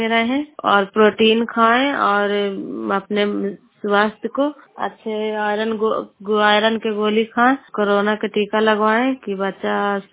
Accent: Bairiganj, Bihar, India; नालंदा जिला कराय ब्लॉक मकरौता पंचायत ग्राम बैरीगंज की निवासी हूँ

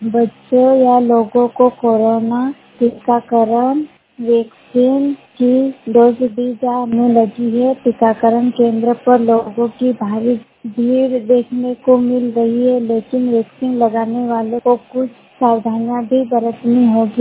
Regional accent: Anjar, Madhya Pradesh, India; मैं बड़वानी जिले के ग्राम अंजार के निवासी हूँ।

